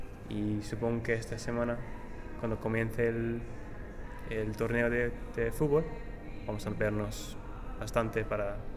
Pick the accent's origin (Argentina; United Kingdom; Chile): United Kingdom; England; Spanish is a second language; Siendo inglés, todo el mundo quiere hablar contigo.